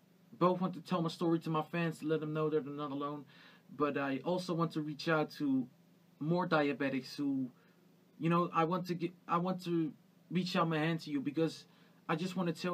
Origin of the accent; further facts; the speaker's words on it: Netherlands; I'm 20 years old, I'm from the Netherlands